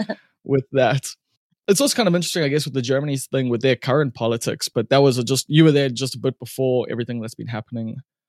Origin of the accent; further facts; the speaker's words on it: Umbilo, KwaZulu-Natal, South Africa; I come from Umbilo and like grew up in a single parent home.